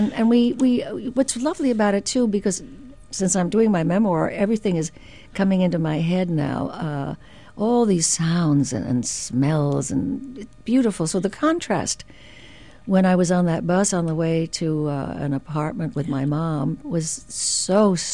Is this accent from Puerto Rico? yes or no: yes; Juncos, Puerto Rico; also born or lived in Humacao; And it was a little village called Juncos. I was born in Humacao because that's where they had the hospital.